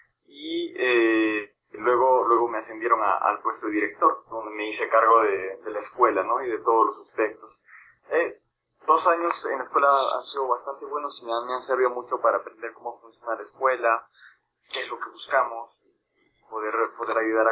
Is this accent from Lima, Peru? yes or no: no; Cusco, Peru; Yo soy de Cusco, sí, originalmente nací exactamente en el Valle Sagrado, que está como a una hora de aquí, es un lugar muy importante turísticamente hablando, muy visitado por los turistas, muy pequeño también, pero vivo en Cusco hace aproximadamente 10 años.